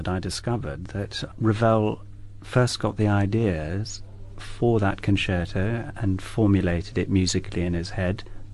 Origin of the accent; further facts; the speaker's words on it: Toronto, Ontario, Canada; I was born in Toronto